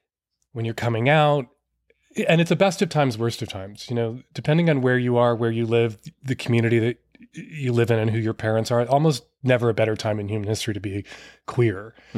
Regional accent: Chicago, Illinois, United States; I grew up in Chicago, riding the bus, riding the subway, riding my bike along the lakefront

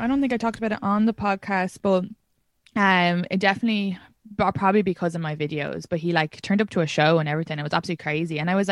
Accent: Kildare, Ireland

